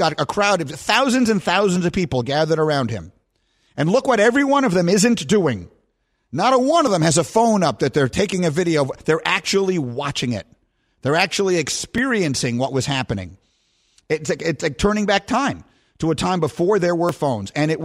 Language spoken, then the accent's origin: English; New York, United States; also born or lived in Chicago; Now, I always tell everyone I grew up in New York, and then I grew up again in Chicago. I went to Chicago to go to college, and I wound up staying and working there